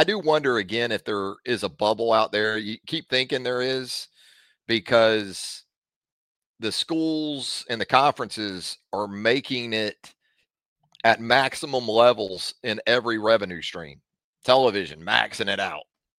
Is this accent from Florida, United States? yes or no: yes; Florida, United States; Pops, big Gator fan, growing up in Northeast Florida like I did.